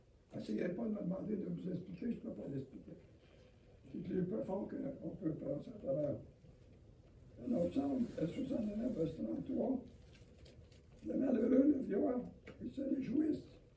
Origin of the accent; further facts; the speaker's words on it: Timmins, Ontario, Canada; French is a second language; Je ne suis pas accoutumé de, premièrement, de parler en français, parce qu'on est plus anglophone, on vient de Timmins.